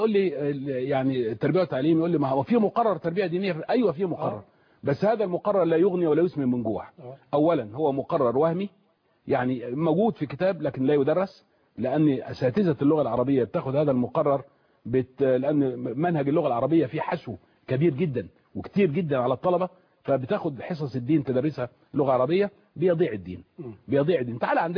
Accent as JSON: {"language": "Arabic", "country": "Egypt"}